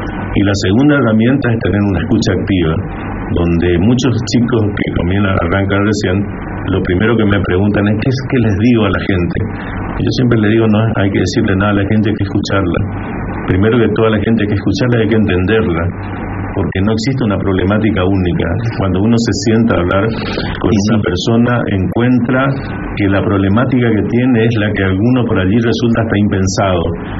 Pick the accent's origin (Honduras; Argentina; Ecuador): Argentina; Goya, Corrientes; Goyano. Soy de Goya, mi mamá era maestra y mi papá maestro.